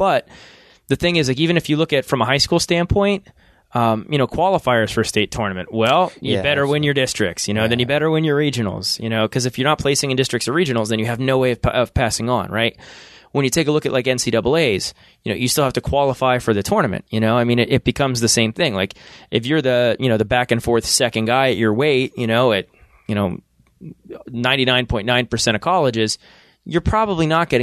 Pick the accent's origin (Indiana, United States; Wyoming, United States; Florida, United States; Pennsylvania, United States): Pennsylvania, United States; Swoyersville; I grew up in a small town called Sawyersville, and it's just across the river from Wilkes-Barre. It's a tiny little dot on the map. There's probably like 6,000 people that live there.